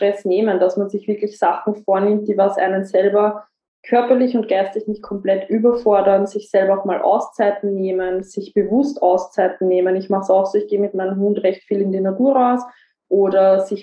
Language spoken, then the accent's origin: German; Austria; Ich komme aus Österreich und spreche sehr im Dialekt